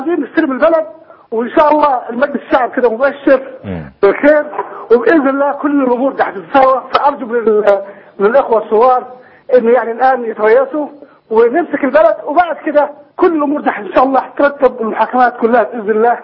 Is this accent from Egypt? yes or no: no; Saudi Arabia; انا من السعوديه